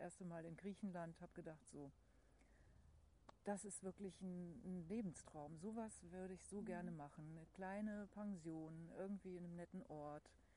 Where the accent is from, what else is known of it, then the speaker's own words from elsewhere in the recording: Hesse, Germany; also born or lived in Hamburg; Ursprünglich komme ich aus Hessen